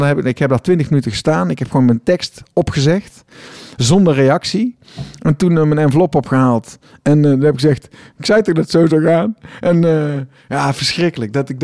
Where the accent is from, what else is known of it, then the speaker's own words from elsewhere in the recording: Tilburg, North Brabant, Netherlands; Ik kom uit Tilburg, ik woon in Tilburg.